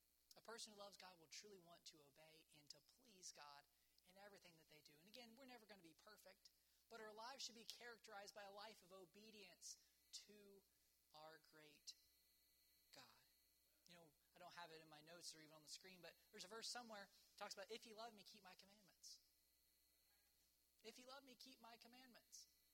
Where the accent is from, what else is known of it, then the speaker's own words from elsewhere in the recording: West Virginia, United States; It's like, I'm from West Virginia or whatever.